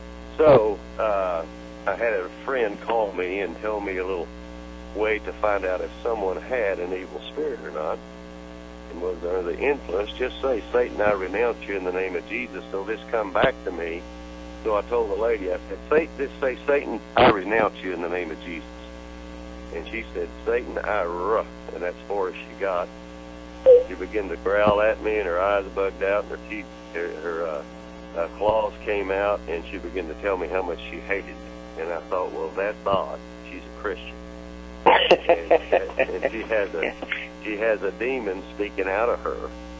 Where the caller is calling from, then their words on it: Oklahoma City, Oklahoma, United States; I'm calling from Oklahoma City, Oklahoma.